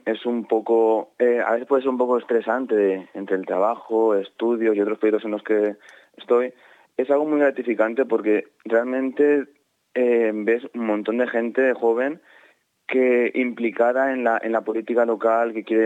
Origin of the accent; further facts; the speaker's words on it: Elche, Valencian Community, Spain; Entre el centro y Altavis.